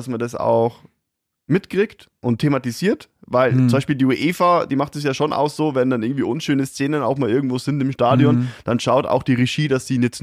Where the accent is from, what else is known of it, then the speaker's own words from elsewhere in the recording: Bavaria, Germany; Als Oberpfälzer